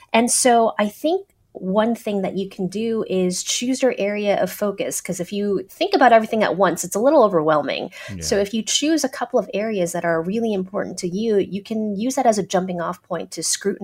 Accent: San Francisco, California, United States; I'm from San Francisco. San Francisco's had composting for a very long time.

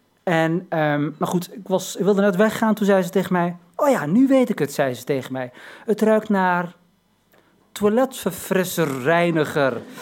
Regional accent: Morocco; now in Netherlands; ik ben geen Turk, maar een Marokkaan.

